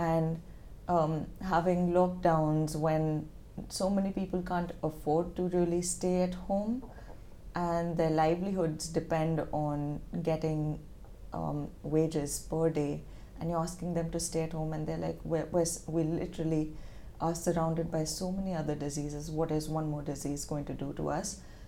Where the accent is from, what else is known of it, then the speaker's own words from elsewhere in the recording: India; I think when I was growing up in India, I've been very privileged to grow up in a safe environment